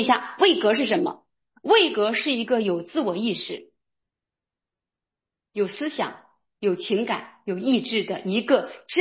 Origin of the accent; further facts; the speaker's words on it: China; 因为我们中国人都太有爱了，都太有责任心了